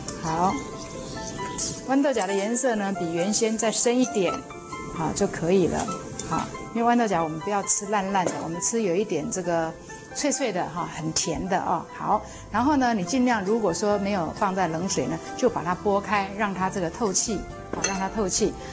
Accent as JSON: {"language": "Chinese", "country": "Taiwan", "said": "其实基本上我们台湾人在炒菜的时候呢可能比较不会用这么丰富的这个蔬菜类"}